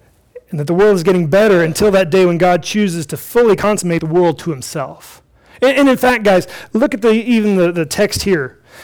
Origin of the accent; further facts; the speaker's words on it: United States; I'm an American